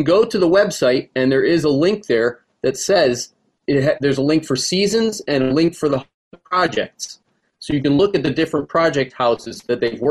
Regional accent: New England, United States; I actually started to get homesick for New England. You know, if you're born and raised in New England, you really do become a New Englander.

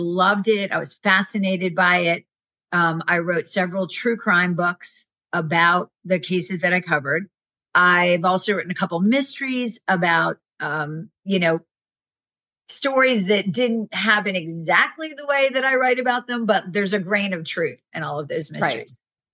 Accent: Pennsylvania, United States; My dad was a DA in the county where I grew up in Pennsylvania.

